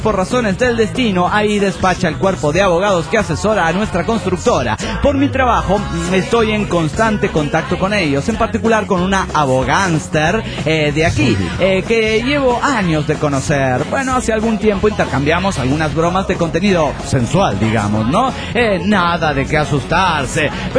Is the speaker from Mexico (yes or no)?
yes; Villahermosa, Tabasco, Mexico; Hola amigos, ¿cómo están? … de Villahermosa, Tabasco, México.